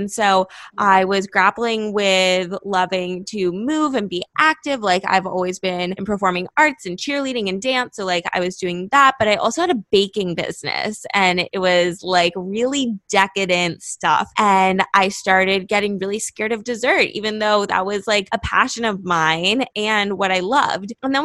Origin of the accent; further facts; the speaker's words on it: Los Angeles, California, United States; now in Miami, United States; And right now I live in Miami, but I'm from Los Angeles. So I moved here recently.